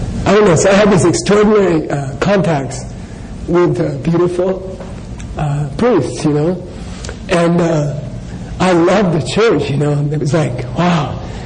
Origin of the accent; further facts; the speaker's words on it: Phoenix, Arizona, United States; I grew up a Christian, right? I grew up in Phoenix, not far from here. I went to All Saints Church, you know?